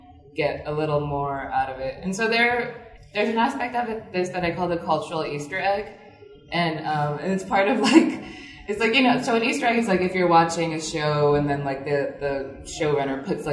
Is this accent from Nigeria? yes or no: yes; Nigeria; and I'm also Nigerian.